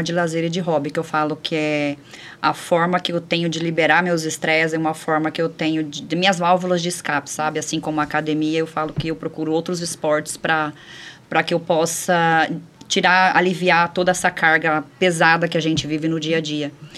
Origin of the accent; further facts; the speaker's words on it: Mirassol d'Oeste, Mato Grosso, Brazil; Eu nasci em Mirassol do Oeste e fui mudar... Eu morei na fazenda muitos anos. Na verdade, eu nasci na fazenda. Eu morava na zona rural e eu só fui para a cidade com 7 anos que eu fui morar com os meus avós para estudar.